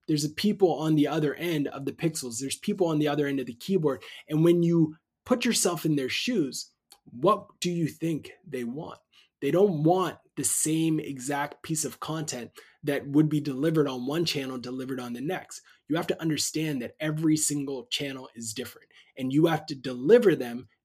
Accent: Canada; I'm Canadian and we don't want to promote anything ever.

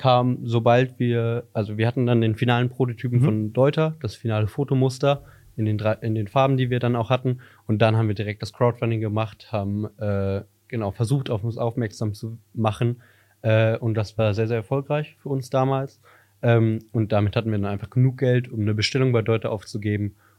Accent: Aachen, North Rhine-Westphalia, Germany; Also wir kommen aus Aachen

